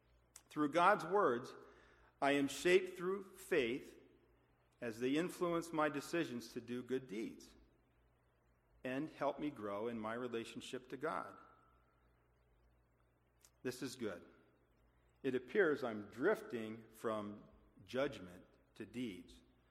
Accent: Gettysburg, Pennsylvania, United States; while I was growing up in Gettysburg.

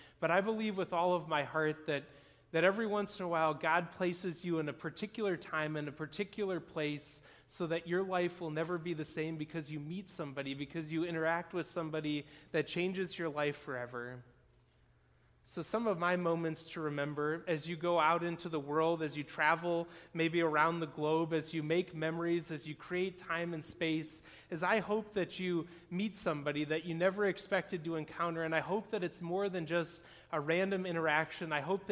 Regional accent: Michigan, United States; And I was like, well, I'm from Michigan.

